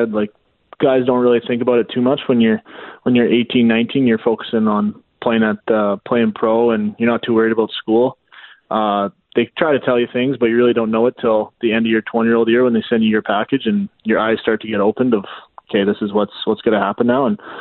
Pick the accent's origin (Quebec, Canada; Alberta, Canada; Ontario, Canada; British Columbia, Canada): Alberta, Canada; Calgary; Didn't hurt that I was from Calgary, and both my older sisters, they graduated from U of C